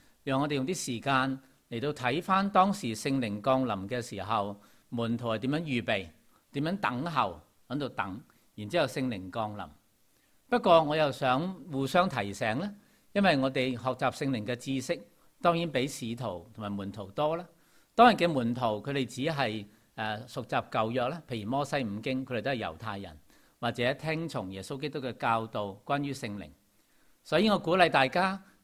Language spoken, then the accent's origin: Cantonese; China; 但系都系我哋中国人过年嘅年初三